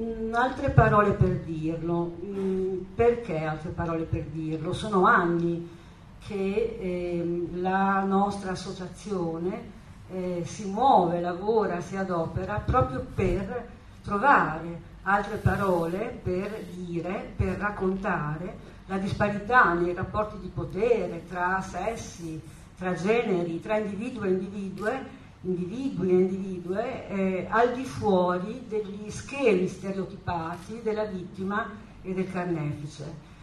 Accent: Modena, Emilia-Romagna, Italy; Io sono un modenese da più di due generazioni, ma devo dire che quando oggi guardo la mia città e giro per la mia città, mi sento a volte straniera

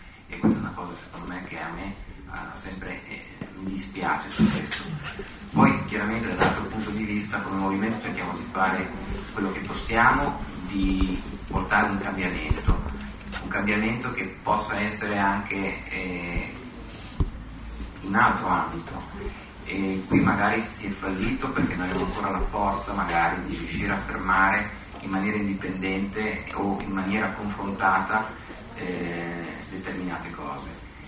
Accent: Bologna, Emilia-Romagna, Italy; sono di Bologna

